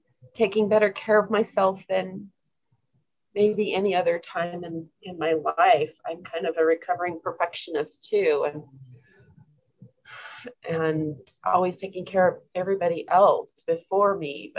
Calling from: Saratoga Springs, Utah, United States; I'm actually in Utah, down in Saratoga Springs.

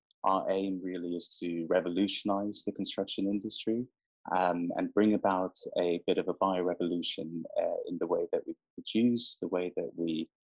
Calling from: London, United Kingdom; So I'm calling from London, UK.

